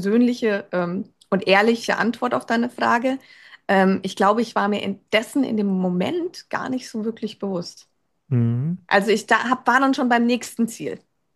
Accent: Würzburg, Bavaria, Germany; now in Berlin, Germany; bin dann ausgewandert nach Berlin. Ja, als Würzburger ist das dann schon

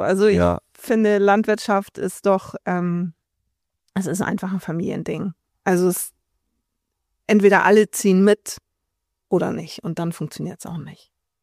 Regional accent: Risum, Schleswig-Holstein, Germany; ich komme auch aus Nordfriesland. Ich komme aus Riesum, bin eigentlich dann nur ein Dorf weitergekommen.

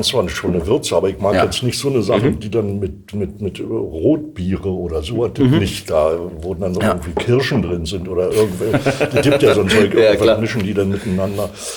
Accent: Germany; Der war beim Zirkus in der DDR, wo ich herkomme

